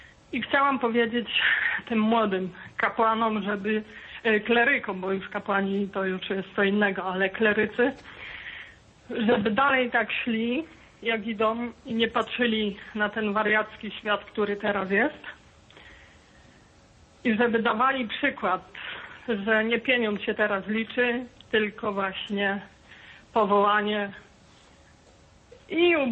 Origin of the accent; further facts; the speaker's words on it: Tuchów, Lesser Poland, Poland; now in Munich, Germany; ja akurat pochodzę spod Tuchowa